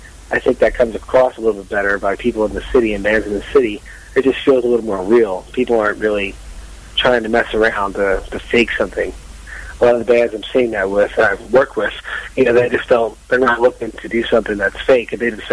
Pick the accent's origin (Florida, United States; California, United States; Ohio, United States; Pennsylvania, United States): Pennsylvania, United States; Philadelphia; born there; I ended up here because I was born in Philadelphia.